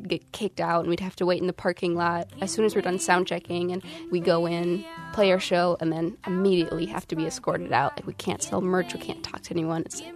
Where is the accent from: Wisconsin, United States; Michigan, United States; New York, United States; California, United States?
Michigan, United States; which is not something that we're used to growing up in Michigan.